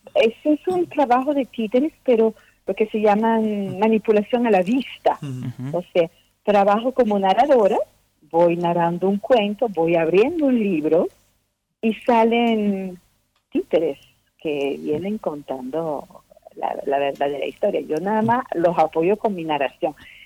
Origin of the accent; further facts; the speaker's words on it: France; now in Venezuela; Yo vivo en la Isla Margarita, yo soy francesa, pero llevo muchos años en la Isla Margarita, en Venezuela